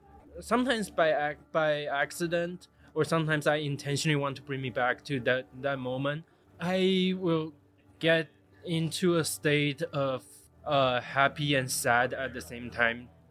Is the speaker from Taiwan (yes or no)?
yes; Taiwan; English is a second language; moved away as an adult; now in United States; I'm originally from Taiwan. Moved to the U.S. in 2009. I remember when I was in high school, that's in Taiwan.